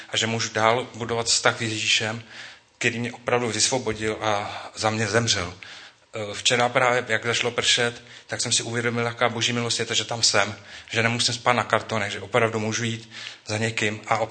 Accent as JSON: {"language": "Czech", "town": "Děčín", "region": "Ústí nad Labem Region", "country": "Czechia", "said": "jsem z Děčína, je mi 50 let."}